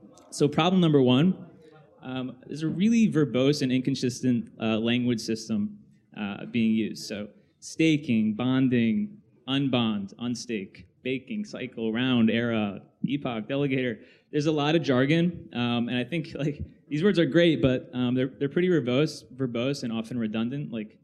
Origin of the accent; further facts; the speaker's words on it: New Haven, Connecticut, United States; now in Brooklyn, United States; I grew up in New Haven, Connecticut. I currently live in Brooklyn.